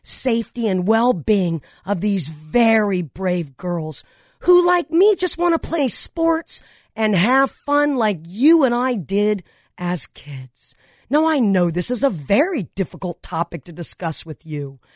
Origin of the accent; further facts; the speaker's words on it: Granada Hills, California, United States; Now, when I was a kid growing up on Goya Street in Granada Hills, I played baseball every day in the sandlot across the street from my house